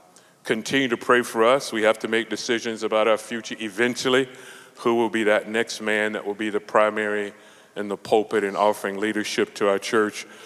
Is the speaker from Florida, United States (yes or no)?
yes; Orlando, Florida, United States; now in California, United States; so glad to be here and to visit again to my home state. This is where I grew up, about 2 hours north in Orlando, Florida. But now California is home for me.